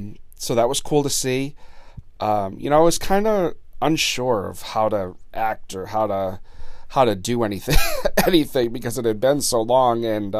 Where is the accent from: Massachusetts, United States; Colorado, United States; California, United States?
Massachusetts, United States; Blackstone; my friend Marissa owns the Afterglow Boutique right here in my hometown of Blackstone, Massachusetts.